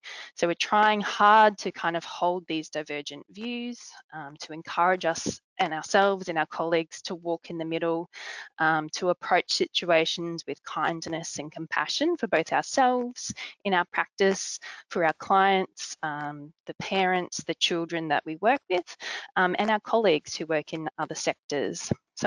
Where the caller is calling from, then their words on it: Brisbane, Queensland, Australia; I'm joining you from Brisbane